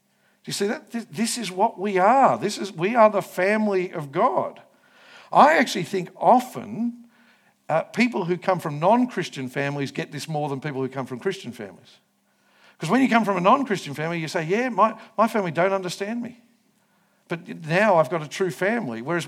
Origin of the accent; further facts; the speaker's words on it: England, United Kingdom; Like I'm as English as they come.